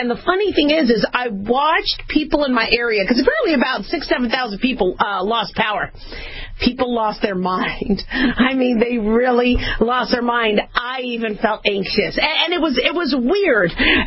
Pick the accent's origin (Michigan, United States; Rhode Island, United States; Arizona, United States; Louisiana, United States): Arizona, United States; Phoenix; I grew up in Phoenix, Arizona. We'd have monsoons.